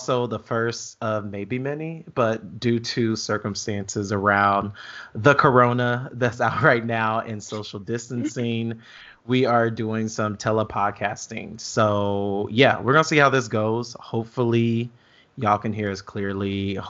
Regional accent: Illinois, United States; I mean, I'm from Southern Illinois, so I can imagine

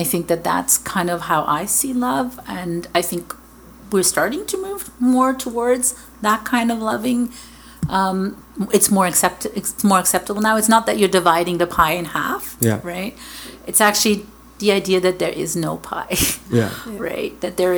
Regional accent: Hamilton, Ontario, Canada; But well, you're from Toronto, I'm from Hamilton.

